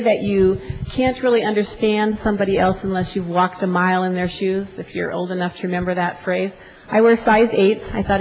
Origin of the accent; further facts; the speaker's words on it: Cedar Rapids, Iowa, United States; I grew up in Cedar Rapids at Calvary Baptist Church, where I was saved and came to know the Lord. So Cedar Rapids is very special to me. It's home in many ways.